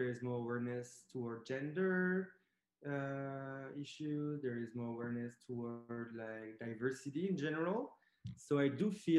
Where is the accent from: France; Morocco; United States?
France; I'm a gay man. So I grew up in France, in the country.